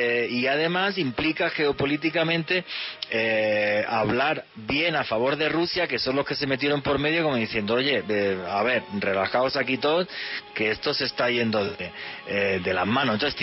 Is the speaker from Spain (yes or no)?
yes; Spain; no contamos nunca un día la conquista española de América porque yo soy español.